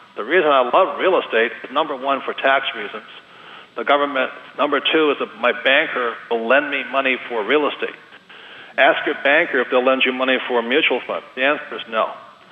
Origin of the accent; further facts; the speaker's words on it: Canada; The other thing, too, as a Canadian, it's really, really easy to become a U.S. citizen.